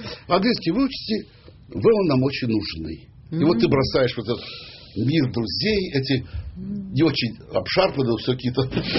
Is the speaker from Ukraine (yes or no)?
no; Baku, Azerbaijan; потому что я все знал, как там, потому что я бакинец